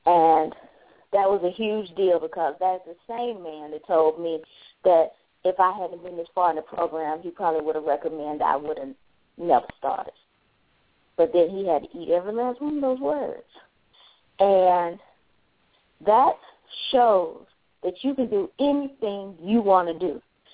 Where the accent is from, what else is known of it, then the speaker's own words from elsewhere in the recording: Nashville, Tennessee, United States; I am from Nashville, Tennessee. I'm a child of a single mother.